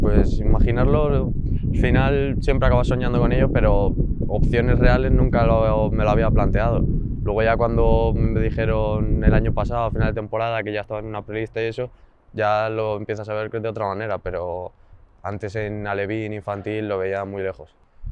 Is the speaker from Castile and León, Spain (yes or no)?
yes; Íscar, Castile and León, Spain; orgullo poder, aparte de vallisoletano, iscariense también, que la verdad que no suele haber muchos de mi pueblo que hayan podido jugar con la selección española